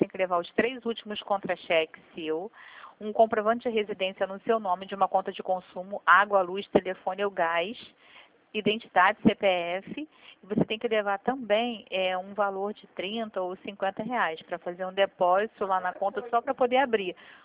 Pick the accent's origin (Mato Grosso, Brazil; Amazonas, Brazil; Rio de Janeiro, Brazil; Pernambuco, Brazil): Rio de Janeiro, Brazil; Não, eu sou aqui da Presidente Vargas, no centro do Rio.